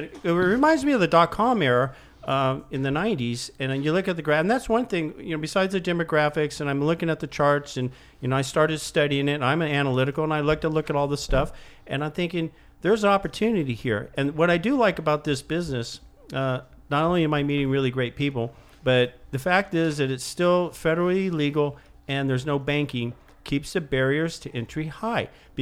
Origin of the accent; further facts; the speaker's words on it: California, United States; I'm from South Orange County.